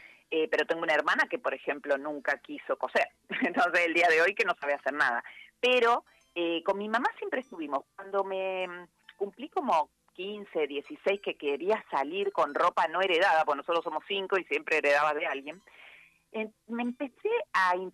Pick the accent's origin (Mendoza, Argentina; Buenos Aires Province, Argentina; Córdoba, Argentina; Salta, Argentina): Mendoza, Argentina; now in Buenos Aires, Argentina; Mendocina.